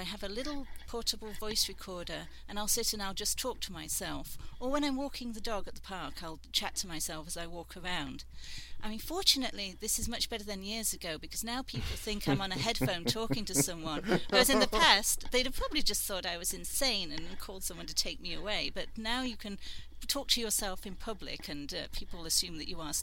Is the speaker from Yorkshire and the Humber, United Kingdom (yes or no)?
yes; Sheffield, Yorkshire and the Humber, United Kingdom; I am originally from Sheffield in Yorkshire, England